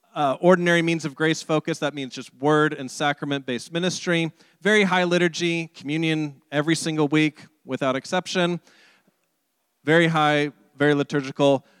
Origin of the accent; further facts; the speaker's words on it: Carlsbad, California, United States; I grew up in Carlsbad.